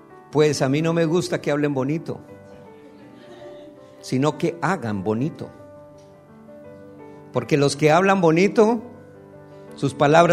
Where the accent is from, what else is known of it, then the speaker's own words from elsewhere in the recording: Colombia; pude ver en mi país, en Colombia ahora